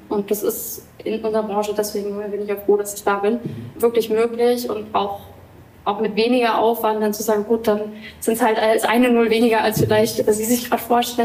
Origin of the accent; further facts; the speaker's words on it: Berlin, Germany; ich bin in Berlin aufgewachsen.